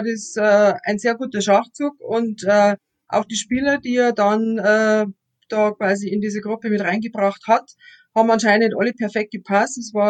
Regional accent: Straubing, Bavaria, Germany; Ich bin auch eine gebürtige Straubingerin. Ich war außer mal zum Studium eigentlich auch nicht groß aus Straubing weg. Ich habe hier meinen Bekanntenkreis, mein Freundeskreis. Wir haben unsere Firma hier in Straubing. Also wir sind einfach hier alt eingesessen

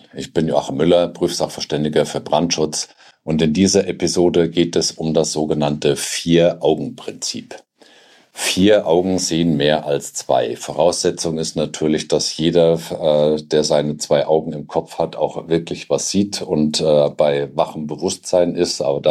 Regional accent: Hesse, Germany; born there; now in Bavaria, Germany; ich lebe hier in Bayern und das schon sehr lange, aber ich bin geboren in Hessen

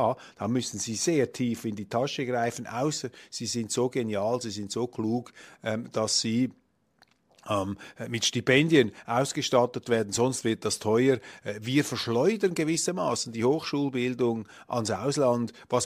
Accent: Switzerland; gerade auch als Schweizer, als EU-skeptische Schweizer

